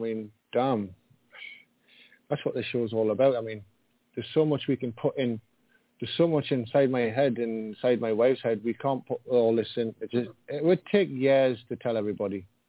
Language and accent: English; England, United Kingdom; Because I'm not in England right now, but I am from England.